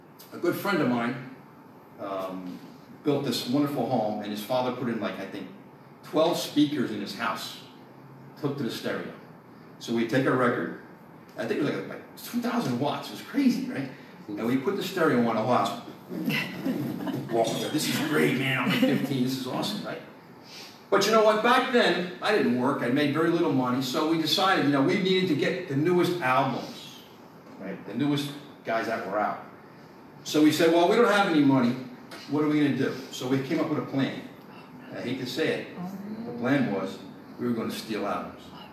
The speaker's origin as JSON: {"language": "English", "region": "New Jersey", "country": "United States", "tie": "born or raised there", "said": "Now, I grew up in North Jersey, and I tell you, I grew up in the 70s."}